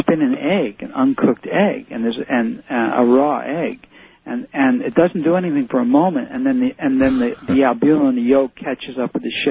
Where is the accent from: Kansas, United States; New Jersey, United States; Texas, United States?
New Jersey, United States; Hackensack; born there; Okay, I was born in Hackensack.